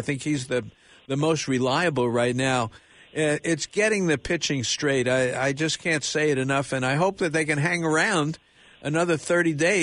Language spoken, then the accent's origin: English; Brooklyn, New York, United States; I grew up in Brooklyn, my formative years, you know, New York and Brooklyn and Giants, Yankees.